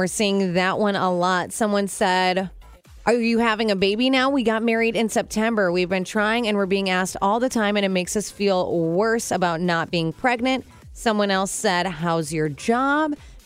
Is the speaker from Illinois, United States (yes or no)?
yes; Illinois, United States; born there; Well, I was born in Illinois.